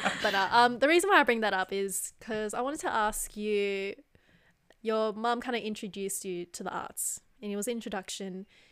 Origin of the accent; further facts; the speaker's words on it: Southern Vietnam, Vietnam; accent: Southern Vietnamese; my accent's more close to people from the south of Vietnam.